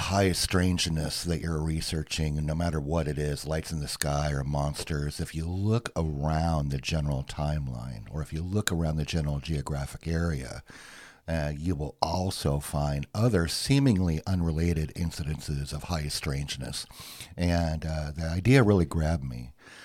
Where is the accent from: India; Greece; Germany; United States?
United States; Pacific Northwest; And growing up in the Pacific Northwest, I'm 58 years old.